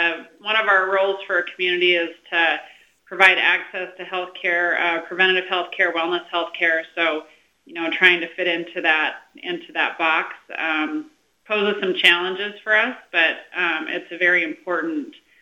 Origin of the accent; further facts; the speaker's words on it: Grand Coulee, Washington, United States; I grew up in Grand Coulee, and I lived there my whole life